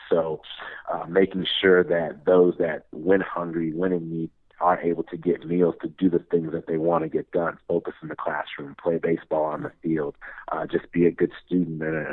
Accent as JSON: {"language": "English", "town": "Chicago", "region": "Illinois", "country": "United States", "tie": "born or raised there", "said": "here in Chicago, my hometown, where I come to every offseason"}